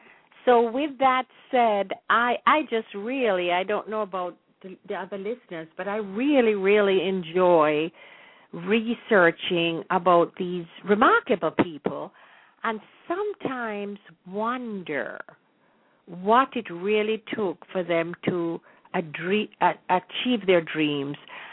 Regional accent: Jamaica; I feel that as a Jamaican, I understand myself better. I understand my culture better since I'm doing this research.

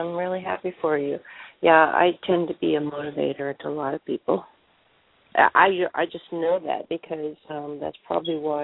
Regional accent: Kentucky, United States; I grew up in Kentucky, and the people are kind of flaky here.

